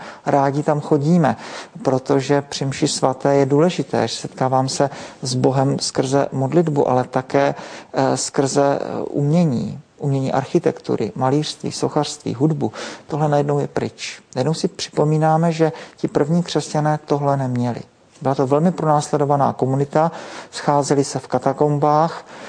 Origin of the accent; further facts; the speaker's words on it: South Moravian Region, Czechia; Já na jedné straně jsem z Jižní Moravy